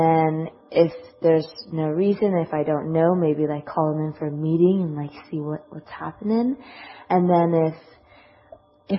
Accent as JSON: {"language": "English", "town": "Seattle", "region": "Washington", "country": "United States", "said": "I'm from Seattle, Washington."}